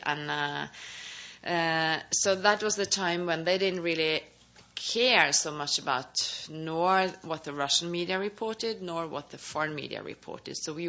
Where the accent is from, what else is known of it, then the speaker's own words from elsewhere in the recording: Norway; English is a second language; Well, I'm from Norway.